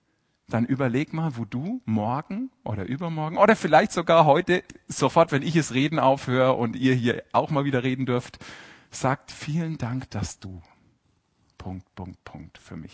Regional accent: Bavaria, Germany; Ich bin Franke.

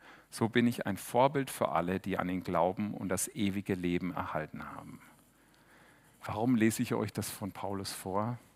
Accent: Germany; Man hat da so eine Hemmschwelle, zumindest ich als Deutscher oder warum auch immer, vielleicht ist es auch meine Erziehung

